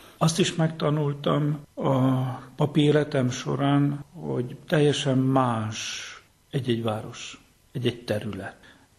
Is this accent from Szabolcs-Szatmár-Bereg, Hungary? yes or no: yes; Geszteréd, Szabolcs-Szatmár-Bereg, Hungary; Igen, én egy igazi alföldi gyerek vagyok, ott nőttem föl, Geszteréd